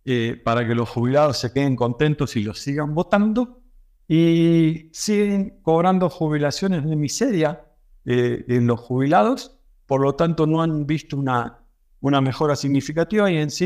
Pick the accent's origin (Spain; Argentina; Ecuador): Argentina; now in Mexico; Y recordando lo que pasó en mi país, yo era más chico